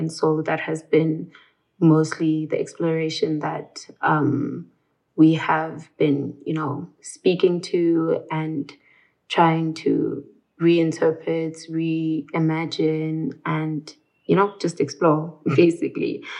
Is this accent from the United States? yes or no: no; South Africa; I am a South African artist